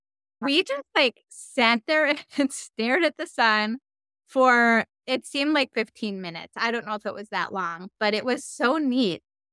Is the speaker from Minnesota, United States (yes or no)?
yes; Minnesota, United States; because I'm a freeze baby, even though I'm from Minnesota.